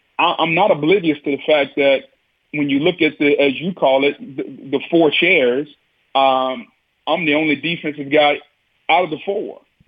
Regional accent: Louisiana, United States; You know, I grew up in Louisiana, man. We didn't play hockey in Louisiana, but I had to learn it.

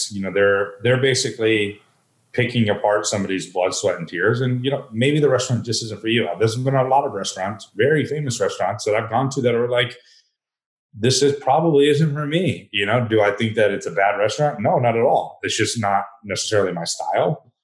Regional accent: Texas, United States; I grew up, you know, with my dad cooking on Traeger, and we're again from Texas, and you know, a lot of barbecue and smoking meats is what we did growing up, especially on the weekends.

